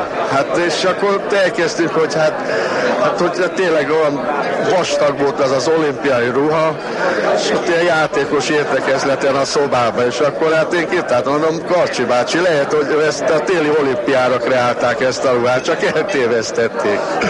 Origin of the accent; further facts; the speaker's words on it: Budapest, Hungary; óbudai vagyok, óbudai születésű vagyok